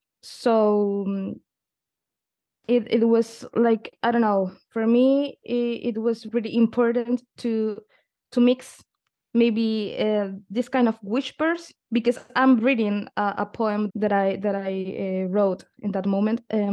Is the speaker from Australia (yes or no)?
no; Peru; English is a second language; Well, I'm from Peru, and I studied music in Peru